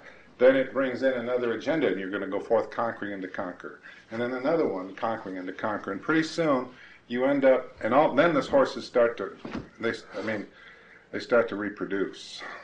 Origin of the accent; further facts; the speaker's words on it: Arizona, United States; Well, they're all over where I grew up in Arizona. There's herds of these Mustangs.